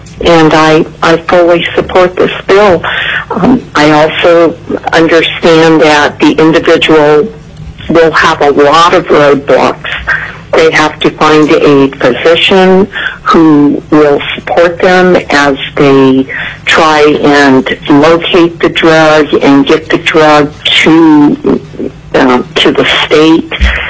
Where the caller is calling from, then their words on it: Wasilla, Alaska, United States; I'm calling from Wasilla.